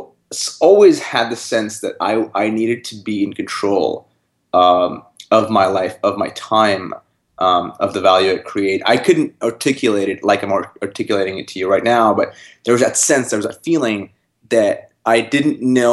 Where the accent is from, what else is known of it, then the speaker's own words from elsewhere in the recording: North India, India; I grew up in North India, and there's significant differences between the North and the South